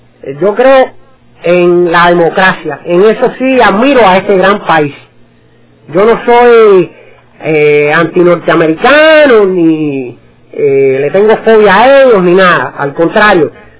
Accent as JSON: {"language": "Spanish", "country": "United States", "tie": "born or raised there", "said": "Yo me crié aquí en los Estados Unidos"}